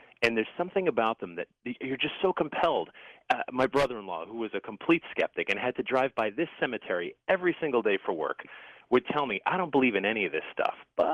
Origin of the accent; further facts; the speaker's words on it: Connecticut, United States; So I grew up in Connecticut, and this little small town